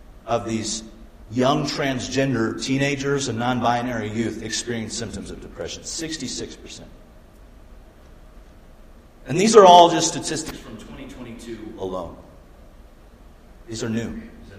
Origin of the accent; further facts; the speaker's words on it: United States; you know, as an American, I believe that we live in a nation that's 100% about equality.